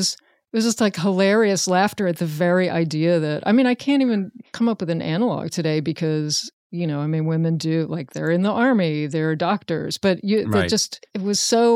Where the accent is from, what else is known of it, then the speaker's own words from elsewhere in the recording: Richmond, Virginia, United States; Richmond.